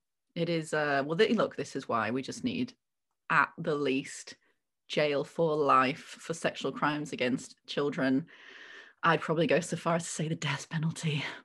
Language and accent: English; Wakefield, Yorkshire and the Humber, United Kingdom; And it's Wakefield Prison, which is my hometown, by the way, Wakefield.